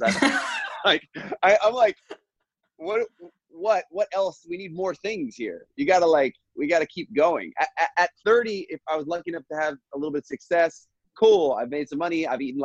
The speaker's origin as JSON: {"language": "English", "region": "New York", "country": "United States", "tie": "born or raised there", "said": "So I grew up in New York."}